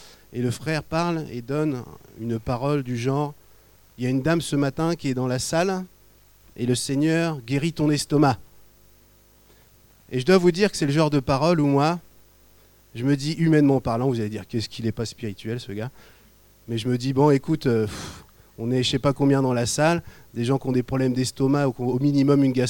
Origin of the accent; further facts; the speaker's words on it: Rouen, Normandy, France; Vive la Normandie. Mais moi, je suis de la Haute, moi, je suis de Rouen, je suis pas de la Manche.